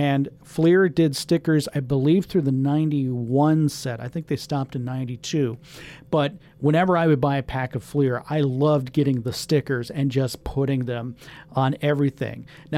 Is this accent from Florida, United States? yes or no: yes; Tampa, Florida, United States; Growing up outside of Tampa, Florida, the Reds used to train in Tampa and in nearby Plant City during my childhood.